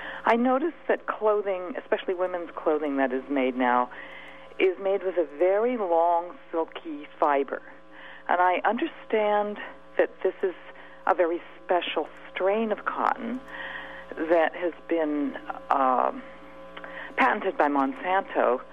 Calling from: Santa Cruz, California, United States; from Santa Cruz.

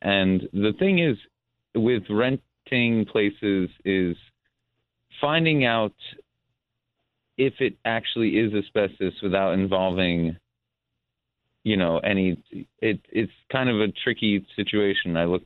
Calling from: Hurley, New York, United States; Calling from Hurley

